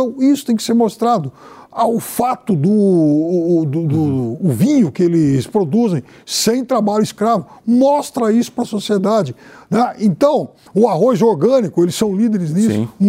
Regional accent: Araçatuba, São Paulo, Brazil; Eu sou de Araçatuba, já falei isso muitas vezes aqui

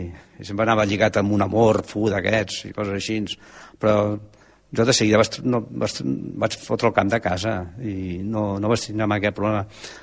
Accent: Catalonia, Spain; now in New York, United States; jo parlo de Catalunya a Nova York. Jo soc més català que ningú

